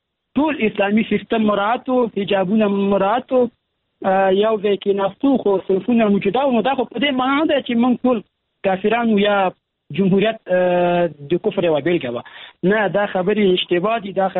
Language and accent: Pashto; Afghanistan